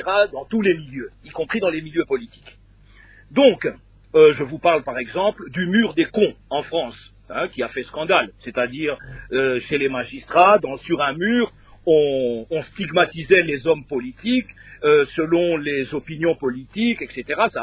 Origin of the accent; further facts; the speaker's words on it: Kinshasa, DR Congo; Quand j'étais jeune, ici à Kinshasa